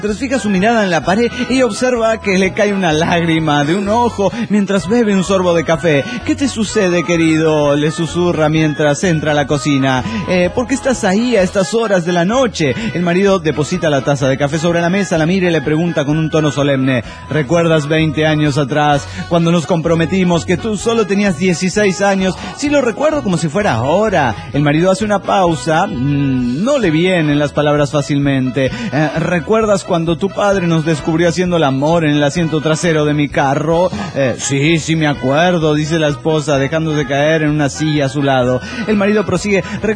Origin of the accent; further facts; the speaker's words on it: Coatzacoalcos, Veracruz, Mexico; de Coatzacoalcos.